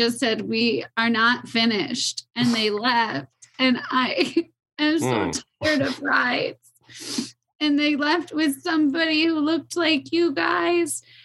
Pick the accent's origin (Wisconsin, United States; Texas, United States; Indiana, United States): Wisconsin, United States; We're from Wisconsin.